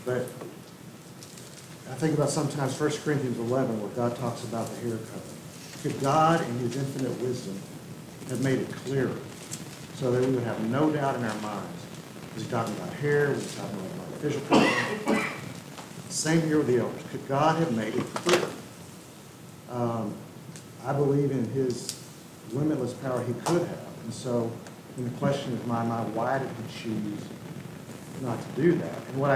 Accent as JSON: {"language": "English", "region": "Texas", "country": "United States", "tie": "born or raised there", "said": "I grew up in East Texas, and it was a lot of fire and brimstone and a lot of black and white."}